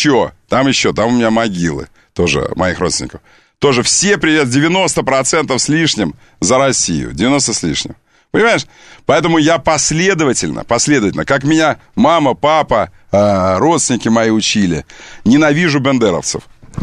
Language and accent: Russian; Kerch, Crimea, Ukraine; born there; Я родился в Керчи, Крым, Керчь.